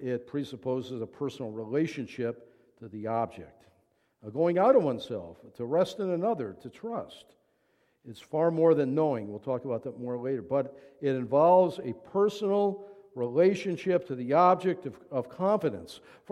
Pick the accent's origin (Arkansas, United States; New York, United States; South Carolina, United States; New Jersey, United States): New York, United States; Well, most of you know that I'm from Niagara County, New York, and that's Niagara Falls, Buffalo area.